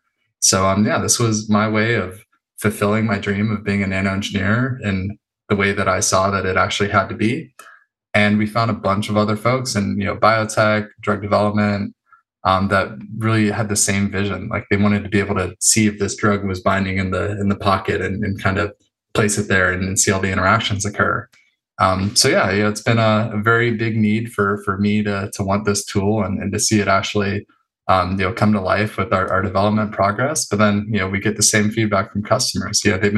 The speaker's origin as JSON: {"language": "English", "town": "North Hollywood", "region": "California", "country": "United States", "tie": "born or raised there", "said": "Yeah, I grew up in North Hollywood, not too far from there."}